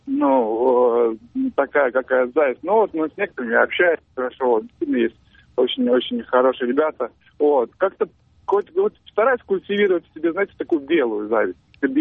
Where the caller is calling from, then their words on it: Saint Petersburg, Russia; Да, я из Петербурга звоню